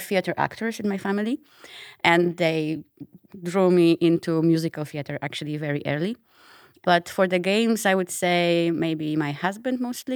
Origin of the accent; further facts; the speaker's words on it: Poland; So I'm from Poland. That's where I did my studies in biotechnology and chemistry.